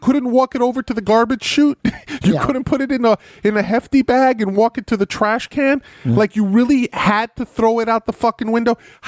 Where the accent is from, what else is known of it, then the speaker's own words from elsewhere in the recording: New York, United States; And I grew up in the Bronx, ladies and gentlemen. I grew up in rough neighborhoods, the Bronx, Washington Heights. If you're from New York, you kind of know these areas